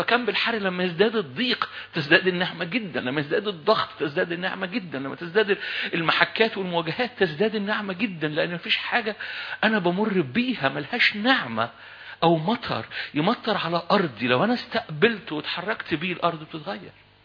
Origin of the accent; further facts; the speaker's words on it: Egypt